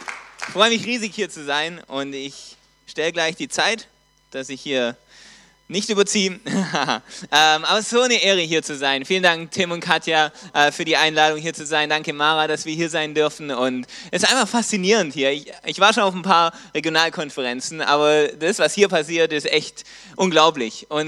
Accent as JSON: {"language": "German", "region": "Baden-Württemberg", "country": "Germany", "said": "in dem Ort, wo ich herkomme, das ist ein kleiner Ort, recht nah bei Konstanz"}